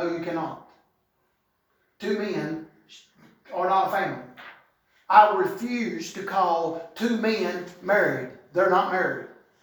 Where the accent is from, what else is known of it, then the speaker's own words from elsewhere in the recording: United States; I am thankful for my country, and I'm proud that I am an American.